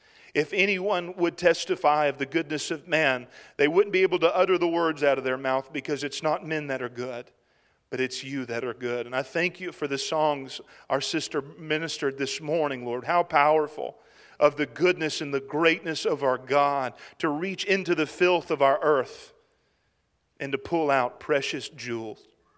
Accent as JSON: {"language": "English", "country": "United States", "said": "As an American, in light of a Honduran person, I'm a very different creature. In America, we love hot showers, don't we?"}